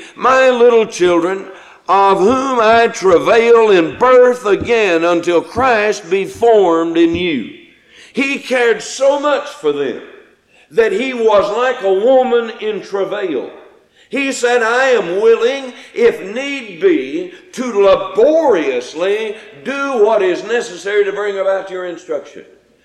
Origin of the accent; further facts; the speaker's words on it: Texas, United States; When I was a young fellow growing up in West Texas, we used to watch the cowboys when they'd come to town